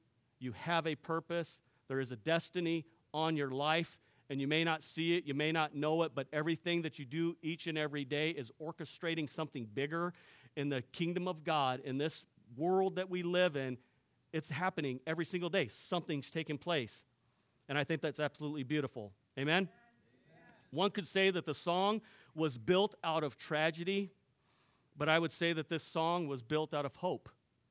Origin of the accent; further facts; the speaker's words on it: California, United States; I'm from California, so sometimes I throw slang out there and mix words up, but it's all good.